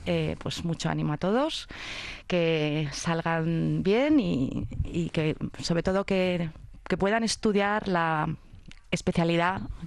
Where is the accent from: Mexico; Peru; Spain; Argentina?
Spain; Valladolid, Castile and León; born there; En Valladolid se tuvo que bajar, le estaba esperando la Cruz Roja, y nací en Valladolid. Curiosamente, mi abuelo paterno era de Valladolid.